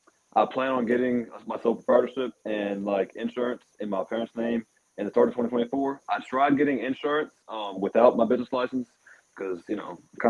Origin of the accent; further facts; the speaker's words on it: Virginia, United States; we got people from like multiple different states. Like, I'm from Virginia.